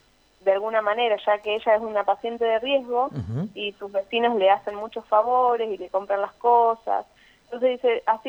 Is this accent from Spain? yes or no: no; Punta Alta, Buenos Aires Province, Argentina; now in Bahía Blanca, Argentina; yo alquilo sola acá en Bahía Blanca y ellos viven en Punta Alta. Yo soy oriunda de Punta Alta.